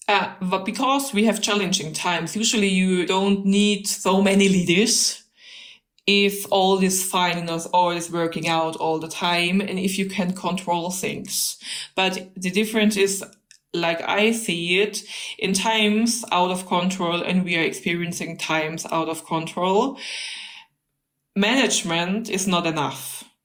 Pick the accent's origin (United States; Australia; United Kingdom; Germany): Germany; Bavaria; English is a second language; I'm from Lower Bavaria. We are not that diplomatic. We are like a little louder, a little more fun, and a little more direct.